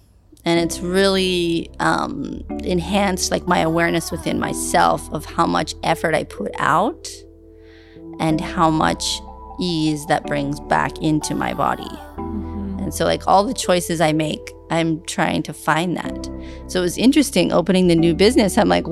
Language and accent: English; Santa Cruz, California, United States; I grew up in Santa Cruz, California.